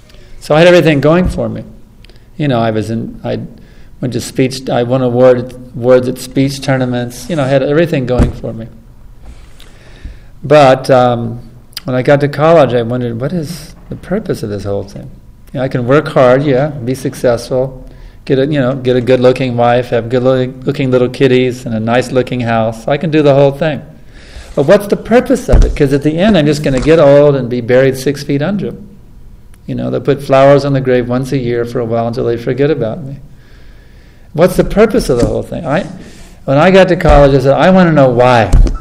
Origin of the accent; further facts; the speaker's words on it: United States; Of course, we grew up here in America, you know.